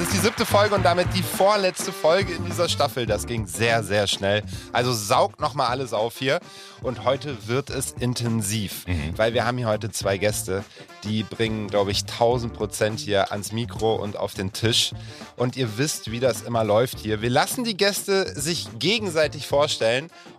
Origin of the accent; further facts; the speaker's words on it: Bonn, North Rhine-Westphalia, Germany; ich komme ja ursprünglich auch aus Bonn.